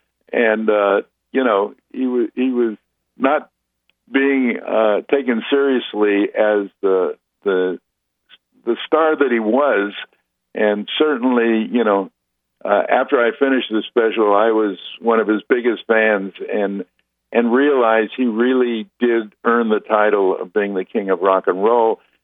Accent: Los Angeles, California, United States; I'm a kid from the West Coast in L.A.

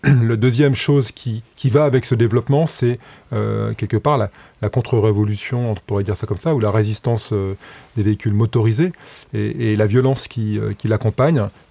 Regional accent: Colombes, Île-de-France, France; Moi, je viens de Colombes, et on a énormément de personnes qui se déplacent aujourd'hui à vélo en couronne

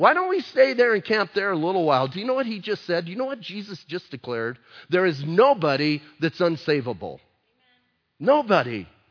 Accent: Bisbee, Arizona, United States; Listen, I know I grew up in Bisbee, but I grew up in Bisbee during the mining times.

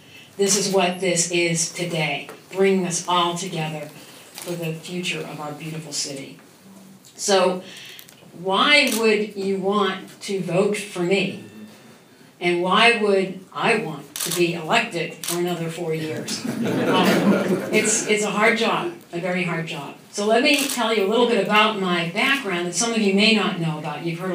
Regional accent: Brockton, Massachusetts, United States; I grew up in Brockton, Massachusetts, but many of the shoe factory towns that my grandparents worked in were closed. The Lithuania neighborhood I grew up in was mowed down under urban renewal.

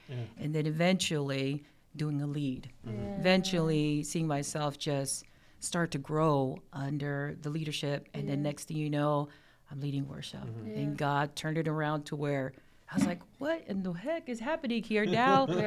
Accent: Carson, California, United States; also born or lived in Harbor City; Harbor City is in the L.A. area because I was raised in Carson. However, the hospital that I was born in was in Harbor City.

